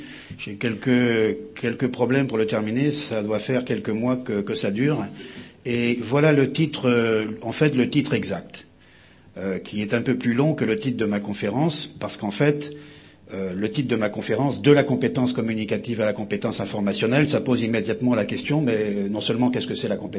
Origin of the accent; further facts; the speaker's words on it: Brittany, France; comme on dit chez moi en Bretagne, parce qu'on aime bien, le beurre